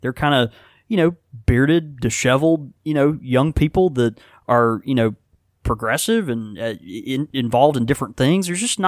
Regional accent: Houston, Texas, United States; born there; Of course, I was born in Houston, Texas.

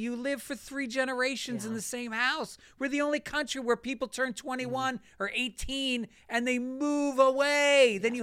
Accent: Tarrytown, New York, United States; My sister's in New York, but we're from New York.

